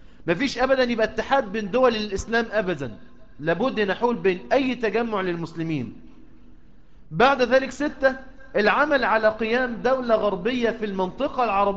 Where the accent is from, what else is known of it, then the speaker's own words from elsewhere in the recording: Mansoura, Dakahlia, Egypt; احنا من المنصورة